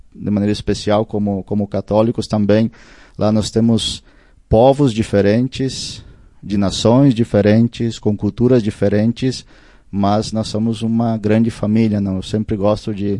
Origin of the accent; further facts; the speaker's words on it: Brazil; quando eu saí do Brasil, fui para as Filipinas estudar, fazer teologia, eu vinha a cada 2 anos.